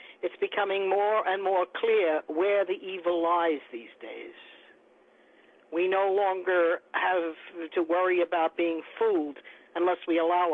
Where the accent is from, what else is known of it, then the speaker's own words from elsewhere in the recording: New York, United States; As a New Yorker, and I hope no one holds that against me, you can't help where you're born